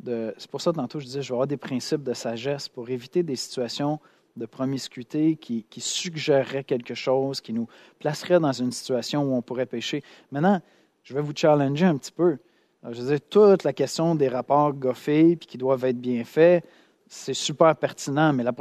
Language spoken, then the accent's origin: French; Quebec, Canada; J'étais à Toronto, hop, il y en a, ils savent. On est des Québécois